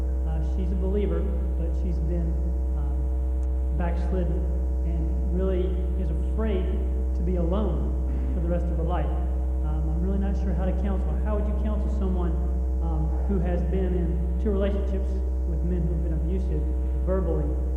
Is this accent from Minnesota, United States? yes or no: no; Columbia, South Carolina, United States; I'm from Columbia, South Carolina.